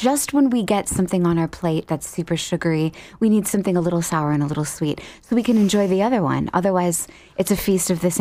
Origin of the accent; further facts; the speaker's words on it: Hastings, Minnesota, United States; I'm originally from Hastings, Minnesota, which is all very, very small river town in it's Lock and Dam number 2 on the Mississippi, right south of Minneapolis, St. Paul.